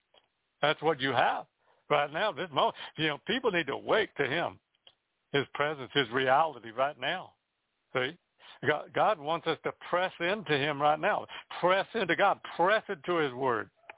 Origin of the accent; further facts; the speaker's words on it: Missouri, United States; I'm from Missouri, the show me state.